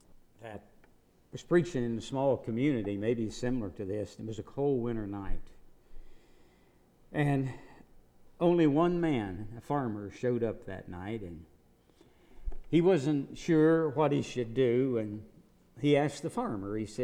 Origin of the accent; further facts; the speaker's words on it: Turtle Creek, West Virginia, United States; When I grew up in Turtle Creek, West Virginia, some of the old folks there would say